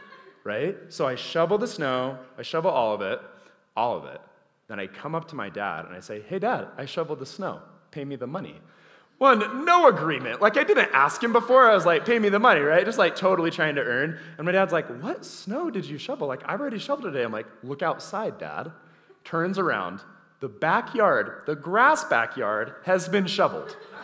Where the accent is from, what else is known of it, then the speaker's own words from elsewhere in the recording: Clinton, Utah, United States; I was raised as nothing in Utah. I had no religious background. I was a confused 16, 17-year-old, and at 18, I became a Christian at my local church. I was raised in Clinton, Utah.